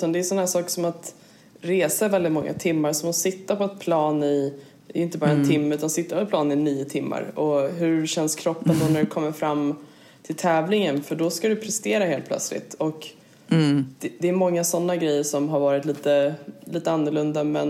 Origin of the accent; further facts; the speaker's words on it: Lidingö, Stockholm County, Sweden; also born or lived in Switzerland / Italy / Örebro; Sen flyttade vi till Italien och var där i några år. Och sen flyttade vi till Örebro. Spelade i Örebro när pappa var där ner för sin fotbollskarriär. Och sen Stockholm och Lidingö. Men jag har gått i skolan och så vidare, vuxit upp på Lidingö